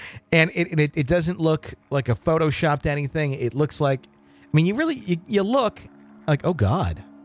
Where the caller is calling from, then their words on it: New Hampshire, United States; I'm writing from New Hampshire.